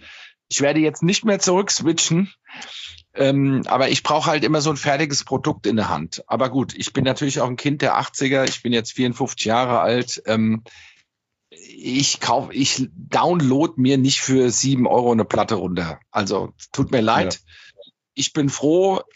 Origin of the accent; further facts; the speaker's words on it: Hesse, Germany; würden wir auf Hessisch sagen